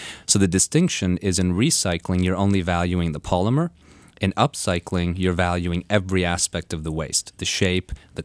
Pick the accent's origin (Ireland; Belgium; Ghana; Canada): Canada; moved away as an adult; now in United States; I'm originally from Canada and then moved down, went to Princeton for undergrad. And to be honest, my friends in Toronto, where we were living